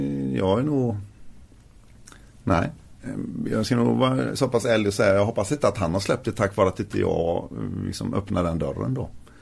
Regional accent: Gothenburg, Västra Götaland County, Sweden; Jag är ju från Göteborg

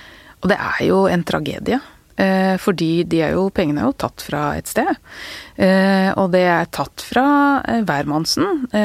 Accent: Oslo, Norway; Sånn var det ikke når jeg vokste opp i Groruddalen, det helt riktig.

